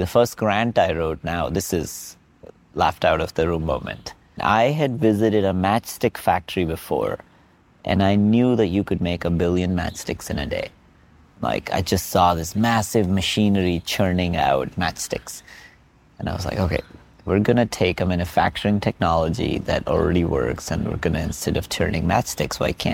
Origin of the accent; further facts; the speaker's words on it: India; although I grew up in India.